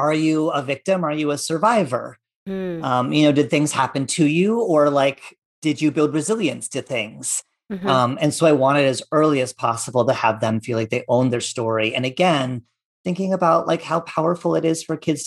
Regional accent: Antelope Valley, California, United States; And I'm from, you know, I'm not from Kern County. I'm from the Antelope Valley, which is technically LA County, but just barely.

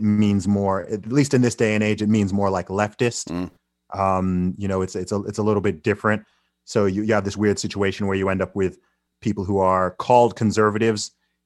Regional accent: Saudi Arabia; now in United Kingdom; I mean, I grew up in Saudi Arabia, right? And my family is originally from Nigeria.

